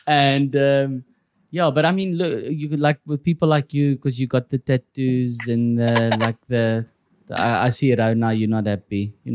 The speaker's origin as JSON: {"language": "English", "region": "Gauteng", "country": "South Africa", "said": "because like I'm from the East Rand, I still spend a lot of time in the East Rand and I play bowls, raw bowl."}